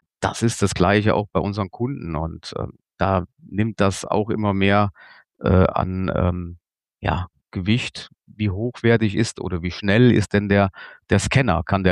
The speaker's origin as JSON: {"language": "German", "town": "Daaden", "region": "Rhineland-Palatinate", "country": "Germany", "tie": "born or raised there", "said": "Wir haben hier im Westerwald, hier in meiner Heimatgemeinde in Daaden, einen Wald mit 1.000 Bäumen gepflanzt."}